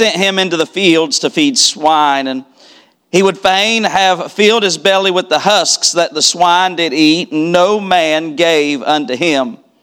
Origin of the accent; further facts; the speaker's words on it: West Virginia, United States; Growing up in West Virginia, you have to take 8th grade, you take West Virginia history.